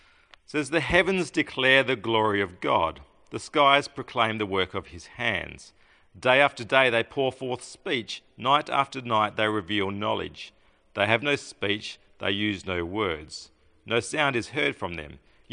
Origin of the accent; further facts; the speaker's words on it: Katanning, Western Australia, Australia; growing up in Katanning on a farm, we used to go at times on a warm night and lay on the lawn and look up at the sky